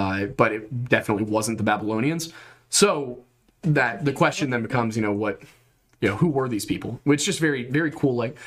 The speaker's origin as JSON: {"language": "English", "region": "Pennsylvania", "country": "United States", "moved": "yes", "lives_now": "Florida, United States", "said": "I came here in 1998, but I'm originally from Pennsylvania. I've become acclimated to Florida to return back."}